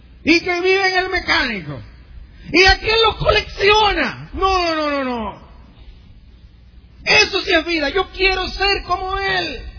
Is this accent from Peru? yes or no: no; Dominican Republic; Y aquí como dominicanos, nosotros no tenemos que mirar muy lejos